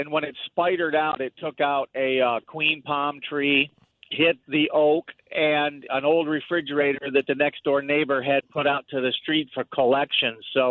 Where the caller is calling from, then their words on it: Florida, United States; Well, I'm from Southwest Florida down here, the lightning capital of the world, I think.